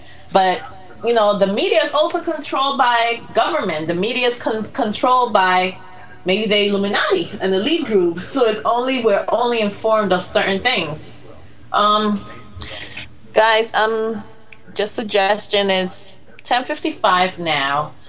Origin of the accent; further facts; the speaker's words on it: Puerto Rico; accent: Puerto Rican; English is a second language; I'm sorry, it's my Puerto Rican accent. I'm sorry, I get confused sometimes with letters. English is my second language.